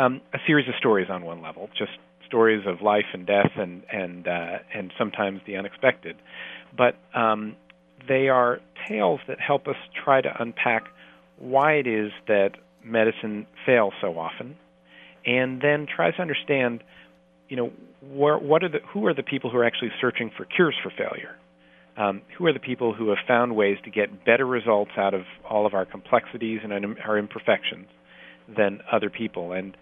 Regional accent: Ohio, United States; Well, my family is Indian originally, but I grew up in Ohio.

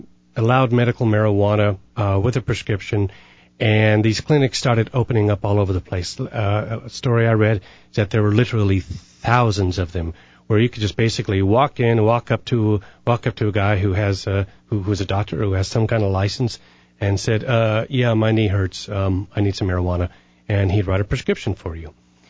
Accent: California, United States; I grew up in California, and I go out there often to visit family and friends.

